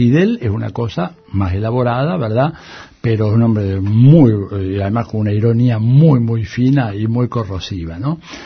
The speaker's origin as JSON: {"language": "Spanish", "region": "Buenos Aires", "country": "Argentina", "tie": "born or raised there", "said": "Porteño, acá en Caballito, nací acá cerca."}